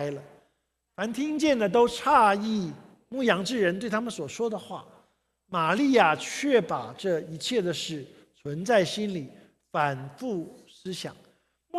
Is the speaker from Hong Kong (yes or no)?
no; Taiwan; 我从台湾来，台湾曾经有一句非常著名的广告